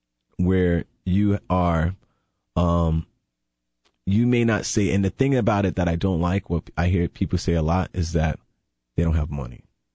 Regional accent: Queens, New York, United States; And I'm from Queens. You know, I went to school in Long Island

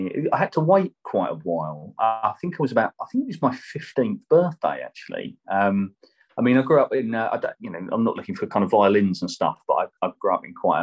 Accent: Medway, South East England, United Kingdom; Yeah, so myself and Neil, we grew up in the Medway towns. The Medway towns is it's like a number of towns that kind of come together around the River Medway.

